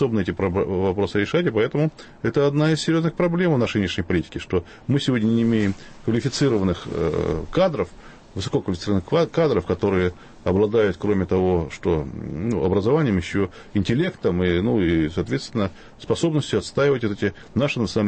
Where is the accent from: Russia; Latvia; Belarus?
Latvia; Riga; moved away as an adult; хотя я латыш, у меня там живет в Риге живет мама, сестра, там похоронен отец, но с 92 года мне запрещен въезд в Латвию.